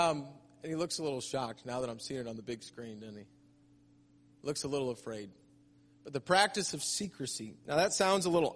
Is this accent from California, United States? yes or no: no; St. Louis, Missouri, United States; Y'all feel good to be, I'm saying y'all. I'm from St. Louis.